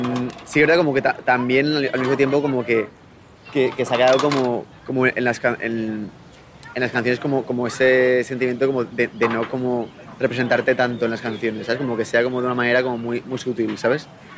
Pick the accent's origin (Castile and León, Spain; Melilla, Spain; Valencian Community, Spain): Valencian Community, Spain; Benicàssim; born there; Mira, yo nací en Benicàssim. Es un pueblo que está al norte de Valencia, que es un pueblo de playa, pero mi familia es toda aragonesa.